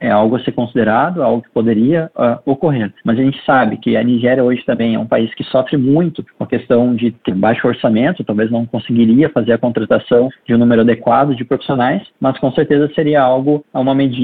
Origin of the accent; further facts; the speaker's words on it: Porto Alegre, Rio Grande do Sul, Brazil; Eu sou de Porto Alegre. Eu sempre trabalhei aqui na periferia da nossa cidade.